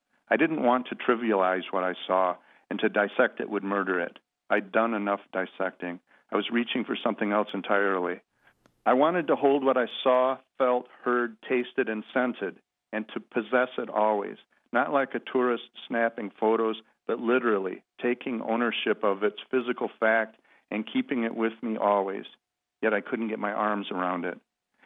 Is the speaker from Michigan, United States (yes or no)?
yes; Michigan, United States; Well, you know, I grew up on Lake Michigan, near the Sleeping Bear Dunes. That's where my mother's family is from several generations, and my father's for two generations before me.